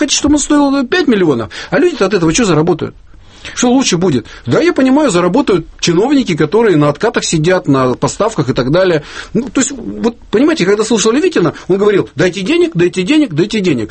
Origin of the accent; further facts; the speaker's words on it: Kopeysk, Chelyabinsk Oblast, Russia; его перегнали в Копейск, мой родной город